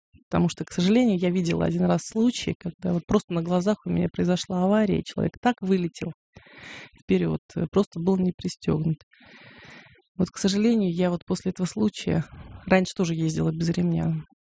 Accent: Elista, Kalmykia, Russia; Я родилась в Элисте, в столице Калмыкии. Прожила там всю сознательную жизнь, там училась, закончила школу, там же университет закончила.

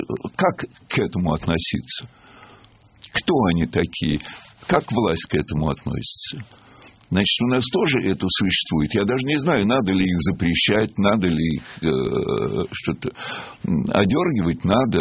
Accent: Izmail, Odesa Oblast, Ukraine; Я просто в детстве жил в Измаиле.

